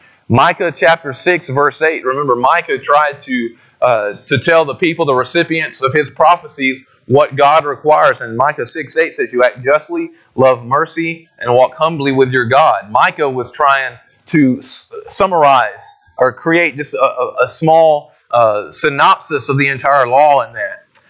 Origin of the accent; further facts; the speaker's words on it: Texas, United States; I would say Shema, but I'm from East Texas, not from the Near East.